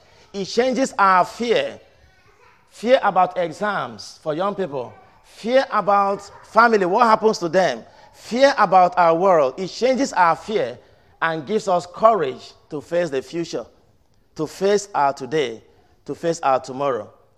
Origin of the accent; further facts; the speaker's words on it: Nigeria; I was not appointed because I'm originally a Nigerian.